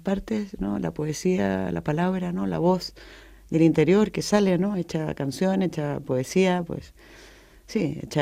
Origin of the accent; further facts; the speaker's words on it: Madrid, Community of Madrid, Spain; also born or lived in Santiago, Chile / Lanzarote; Nací en Santiago de Chile, aunque me crié en Madrid y he vivido en Lanzarote, en Canarias. Me crié aquí, aquí estudié, tuve mi primer novio, aquí, bueno, pues la primera pandilla y he hecho mucha vida en Madrid, más que en Chile.